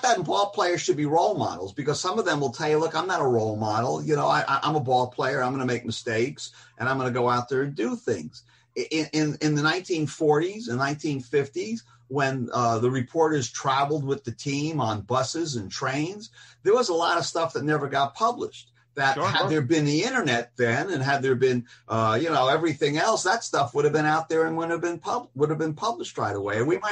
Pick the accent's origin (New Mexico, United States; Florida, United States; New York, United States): New York, United States; Bellmore; This is where we grew up in Belmore.